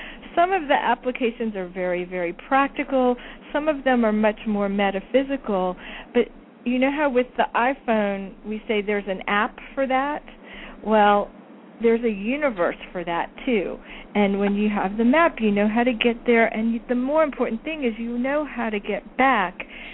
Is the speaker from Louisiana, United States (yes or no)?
yes; New Orleans, Louisiana, United States; For those of you who don't know, I am originally from the New Orleans area.